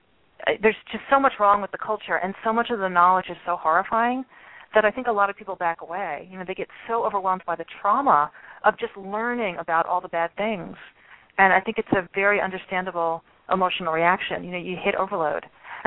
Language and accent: English; Philadelphia, Pennsylvania, United States; I grew up in Philadelphia, and we would drive up to see my grandmother in Connecticut